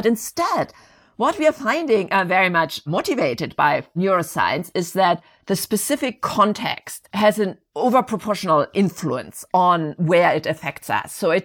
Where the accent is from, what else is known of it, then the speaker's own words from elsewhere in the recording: Germany; Or you can think about my home country, Germany